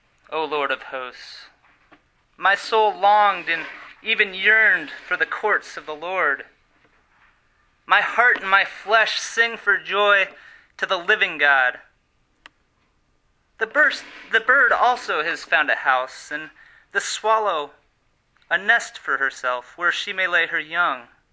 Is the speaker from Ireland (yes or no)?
no; Colorado Springs, Colorado, United States; we would go on trips together to Denver, an hour away from my hometown in Colorado Springs